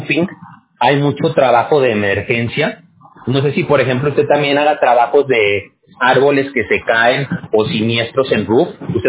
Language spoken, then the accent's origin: Spanish; Aguascalientes, Mexico; accent: Mexican; now in California, United States; Y yo me crié en Aguascalientes, ¿ok? Entonces yo me crié allá y ya tiene como unos 20 años que me vine a vivir aquí a California.